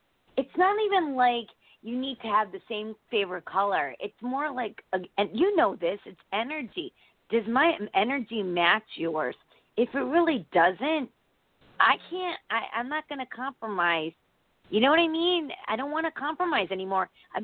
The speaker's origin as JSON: {"language": "English", "region": "Connecticut", "country": "United States", "said": "I'm from Connecticut."}